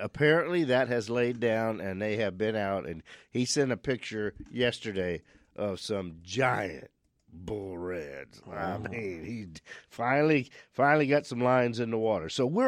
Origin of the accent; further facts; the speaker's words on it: Louisiana, United States; now in Phoenix, United States; it's the area of the country we're originally from. We're from South Louisiana. We've landed in Phoenix in 1965.